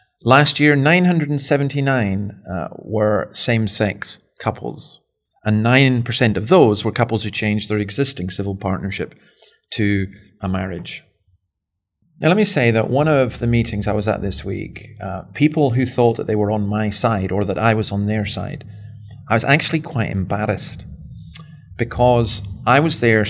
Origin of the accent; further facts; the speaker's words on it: Scotland, United Kingdom; Well, not in Scotland, not in my home country.